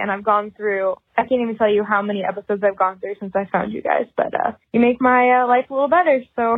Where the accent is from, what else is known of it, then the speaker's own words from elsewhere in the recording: Iowa, United States; I'm from Iowa.